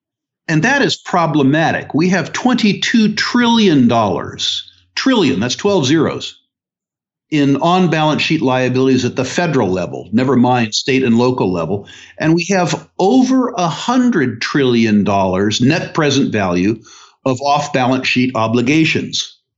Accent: United States; I'm speaking as an American now

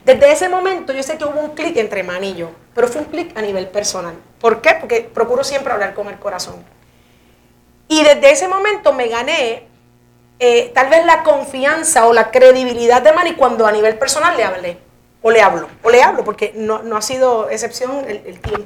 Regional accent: Jayuya, Puerto Rico; porque yo soy una jíbara de Jayuya, yo sé cómo nos crían.

